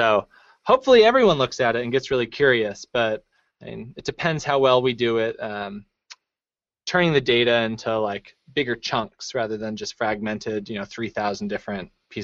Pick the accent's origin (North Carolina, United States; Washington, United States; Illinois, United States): Washington, United States; Seattle; I am from Seattle, so, I mean, it's flannel time.